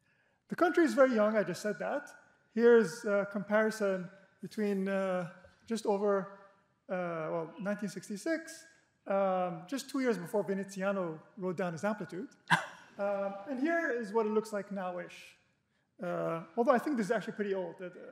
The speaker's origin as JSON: {"language": "English", "region": "Abu Dhabi", "country": "United Arab Emirates", "said": "So I am from Abu Dhabi, but my wife is from Dubai."}